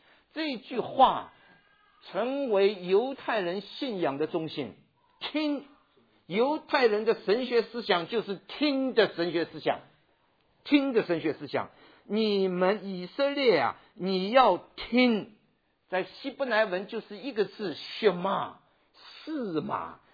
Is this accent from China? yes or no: yes; China; 也应当是我们一个外邦人，你跟我中国人重生得救之后